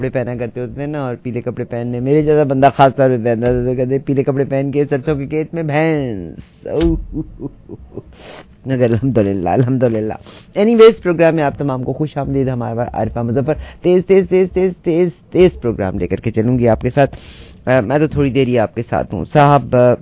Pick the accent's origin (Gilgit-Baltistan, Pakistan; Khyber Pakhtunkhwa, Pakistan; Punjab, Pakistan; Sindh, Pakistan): Punjab, Pakistan; ہم ویسٹرن پنجاب سے ہیں, انڈیا والے ایسٹرن پنجاب سے ہیں